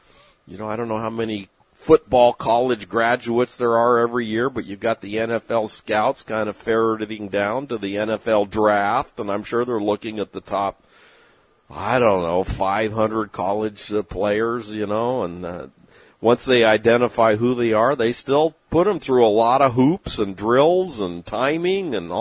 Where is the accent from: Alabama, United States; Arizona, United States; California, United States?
California, United States; San Diego; It's not the same San Diego that I grew up in, and now I'm over here, surrounded by shrimp